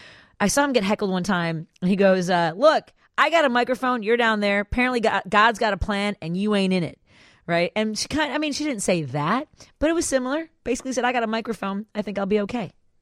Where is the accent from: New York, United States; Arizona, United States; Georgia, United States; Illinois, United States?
Illinois, United States; Chicago; I grew up in Norwood Park, just about 2 miles south of Park Ridge.